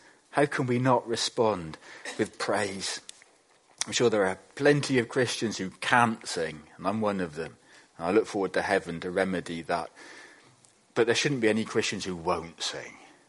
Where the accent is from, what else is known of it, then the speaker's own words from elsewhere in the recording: Bradford, Yorkshire and the Humber, United Kingdom; We had a well in the kitchen of the house that we grew up in Bradford.